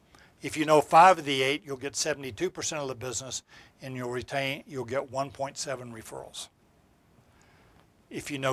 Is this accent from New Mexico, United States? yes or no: no; Texas, United States; I grew up in Texas, and you would go out to West Texas